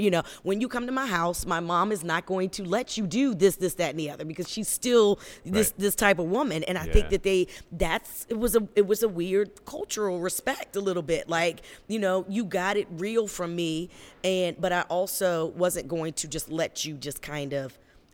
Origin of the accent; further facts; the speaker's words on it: York County, United States; growing up in York County, you know, it was still, you know, it wasn't minority.